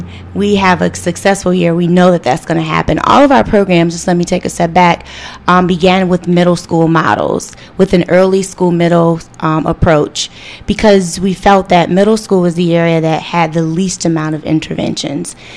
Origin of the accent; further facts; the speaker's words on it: Ohio, United States; I just want to say how happy and proud I am to be here in Columbus, back in my home state.